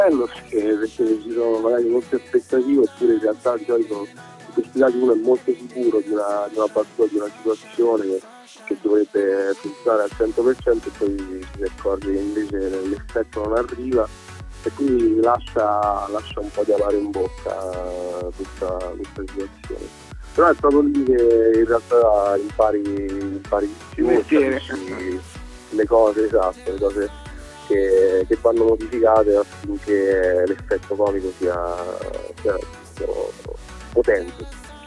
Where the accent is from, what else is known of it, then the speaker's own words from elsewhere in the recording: Acquasanta Terme, Marche, Italy; also born or lived in Ascoli Piceno; Io sono nato da Piceno e poi sono cresciuto invece da qua Santa Terme, quindi nel mio paese nativo.